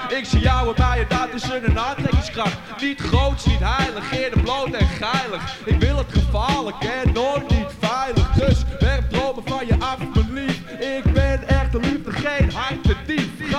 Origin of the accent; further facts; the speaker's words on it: Hengelo, Overijssel, Netherlands; Hengelo, OV. Ik kom uit Hengelo, OV.